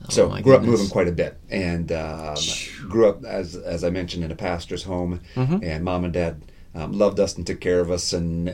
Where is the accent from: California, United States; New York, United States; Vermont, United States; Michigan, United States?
Michigan, United States; born there; So I was born in Michigan, actually northern Michigan, about as far north as you can go without crossing into the Upper Peninsula, they call it.